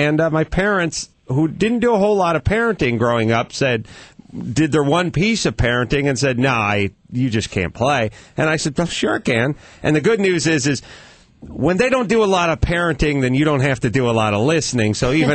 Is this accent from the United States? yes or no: yes; North Hollywood, California, United States; growing up in North Hollywood, I didn't even know a person that owns skates.